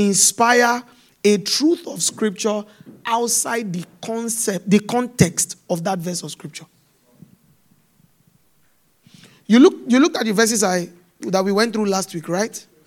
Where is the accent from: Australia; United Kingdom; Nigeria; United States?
Nigeria; I remember someone said, my home country, Nigeria, said, I know why Nigeria was independent in 1960.